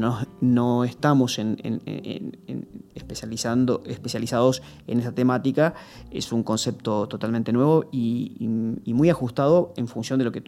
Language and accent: Spanish; Argentina; Nosotros como argentinos somos un ejemplo claro de cómo la inmigración caló fuerte la estructura social argentina